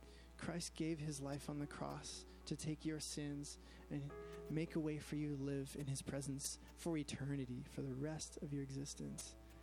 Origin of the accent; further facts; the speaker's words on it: Toronto, Ontario, Canada; I grew up in Toronto